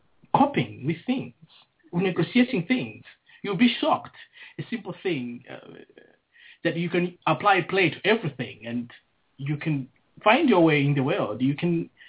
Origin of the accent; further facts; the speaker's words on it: Malawi; I grew up in Malawi after, in Malawi around 2000.